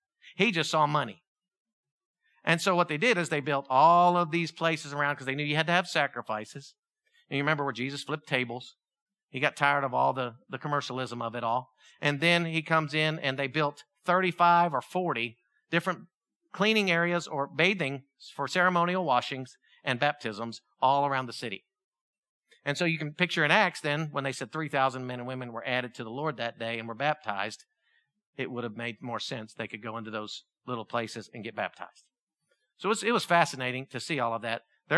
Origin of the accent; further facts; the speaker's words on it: Texas, United States; "Americans, Americans, Americans, where are you from?" We're like, "Texas."